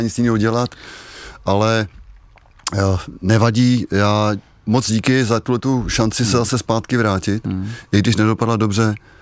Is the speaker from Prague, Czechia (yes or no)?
yes; Prague, Czechia; also born or lived in České Budějovice; Já si spíš připadám Pražák, poněvadž jsem Pražák, ale hlavně byl jsem většinou svého života v Německu